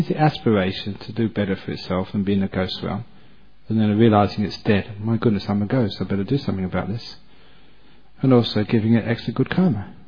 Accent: England, United Kingdom; I was born and brought up in England

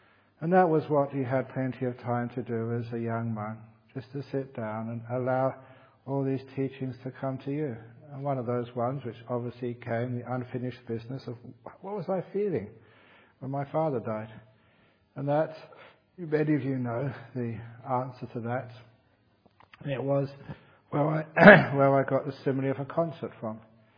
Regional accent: London, United Kingdom; Because growing up in London, amazing bands came there, and orchestras and other performers, and I could actually listen to it.

